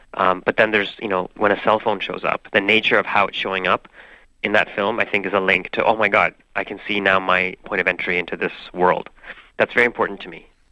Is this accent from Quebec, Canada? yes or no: no; Toronto, Ontario, Canada; born there; I was born in Toronto, in Canada, my parents are from India, I spoke the language growing up, so I had that kind of connection.